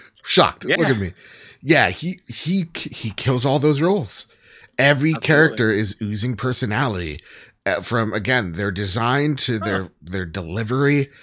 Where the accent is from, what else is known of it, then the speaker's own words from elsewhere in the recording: United States; I'm so American.